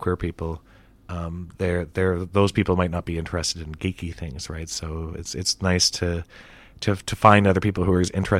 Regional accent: Canada; I find it pretty rare, but then I'm from Canada, so it doesn't come up that often.

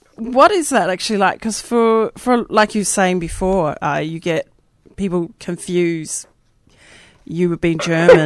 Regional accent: New Zealand; I'm from New Zealand, so... it's a bit like New Zealand versus Australia, you know?

